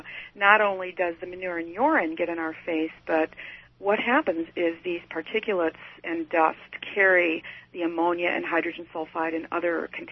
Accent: Chicago, Illinois, United States; I've lived here for approximately 28 years, born and raised in Chicago, and raised in the suburbs

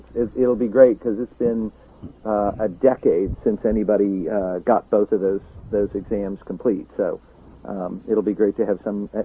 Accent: Kansas City, Missouri, United States; Well, I'm from Kansas City.

